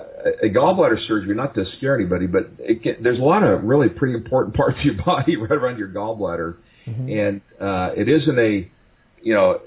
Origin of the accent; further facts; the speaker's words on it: Midwest, United States; And I grew up in the Midwest. I've seen this exact thing before many times.